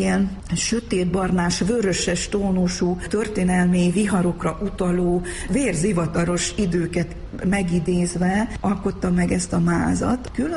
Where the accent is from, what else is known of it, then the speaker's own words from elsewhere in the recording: Transylvania, Romania; magam is székely vagyok, és megéltem a Ceausescu diktatúrát